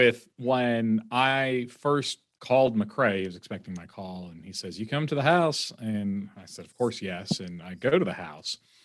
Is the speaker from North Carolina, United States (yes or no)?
yes; Hope Mills, North Carolina, United States; He liked me because I'm from Hope Mills, 30 minutes down the road.